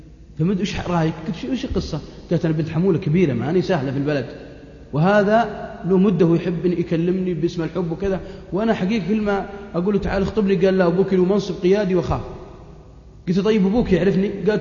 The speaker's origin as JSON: {"language": "Arabic", "country": "Saudi Arabia", "said": "انسانه مرموقه في بلادنا السعوديه"}